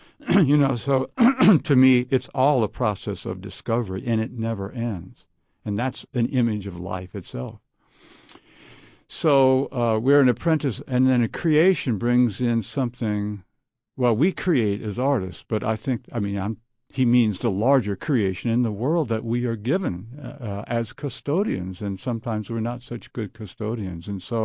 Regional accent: Jasper, Indiana, United States; he worked with the Herald in Jasper, Indiana, my hometown, for 10 years, was the head photographer.

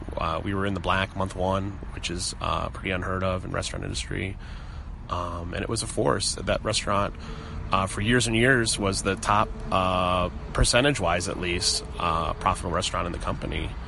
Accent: Minneapolis, Minnesota, United States; now in Indianapolis, United States; I'm from Minneapolis originally, and by the time that I wanted to open my own restaurant, I felt that I had established enough of a name in town

